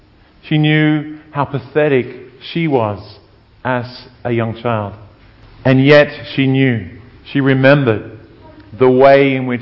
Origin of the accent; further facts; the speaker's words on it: Bega, New South Wales, Australia; I can remember back growing up in Bega on those, you know, long summer afternoons